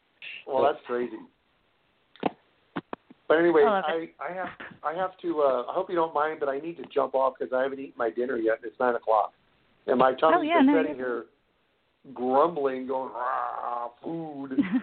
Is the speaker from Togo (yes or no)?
no; Iowa, United States; I grew up in Iowa. You know, I'm a farm boy.